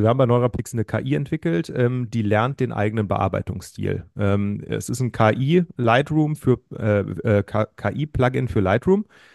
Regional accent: Göttingen, Lower Saxony, Germany; born there; now in Mainz, Germany; Ich war mal wieder da, ist auch meine Geburtsstadt, aber bin wohnhaft inzwischen in Mainz.

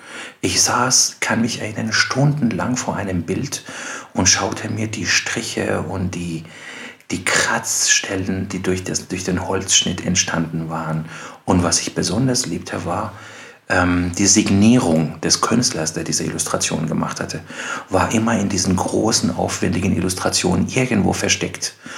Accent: Iran; German is a second language; Ich kann mich auch erinnern, als Jugendlicher im Iran, da war ja Musik zum Beispiel verboten.

